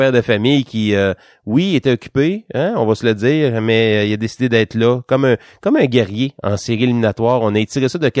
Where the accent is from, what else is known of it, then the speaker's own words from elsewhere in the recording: Quebec, Canada; qu'on les appuie cette année en tant que Québécois